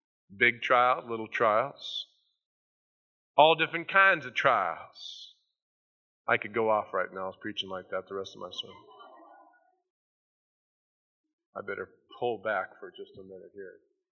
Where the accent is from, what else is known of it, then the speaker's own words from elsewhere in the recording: California, United States; I'm from California, you know.